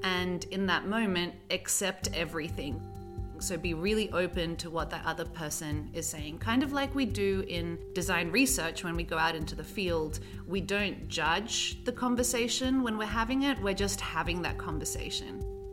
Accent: Australia; So for me as an Australian, I'm straight to the point.

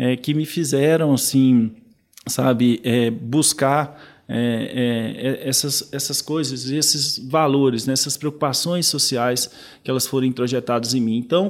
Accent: Itabira, Minas Gerais, Brazil; Eu sou do interior de Itabira. Eu mudei para BH para estudar com 17 anos

